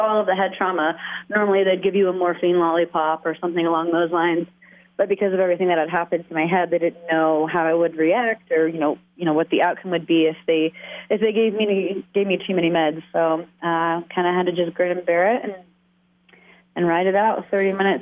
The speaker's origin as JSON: {"language": "English", "region": "the South", "country": "United States", "said": "I'm from the South originally, so growing up, I played a lot of the team sports."}